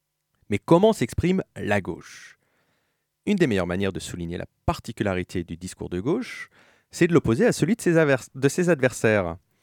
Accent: Normandy, France; Non, je viens pas du nord, je viens de la Normandie.

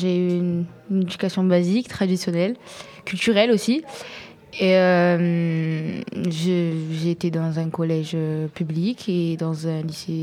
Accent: Marseille, Provence-Alpes-Côte d'Azur, France; je viens de Marseille et j'ai 16 ans.

